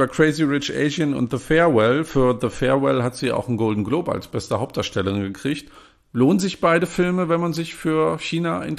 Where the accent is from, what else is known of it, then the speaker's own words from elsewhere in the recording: Mecklenburg-Vorpommern, Germany; aus meiner Heimat ist ja der Ochse im Landeswappen in Mecklenburg-Vorpommern.